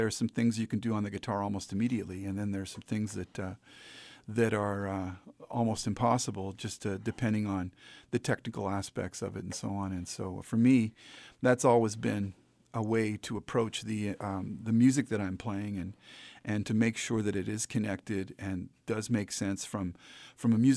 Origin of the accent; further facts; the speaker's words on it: Oakville, Ontario, Canada; I grew up in Southern Ontario